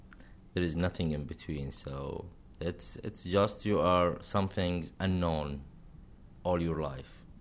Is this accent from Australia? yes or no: no; Syria; English is a second language; She say, I love your accents. And I would like to know where you are from. I told her, I'm from Syria.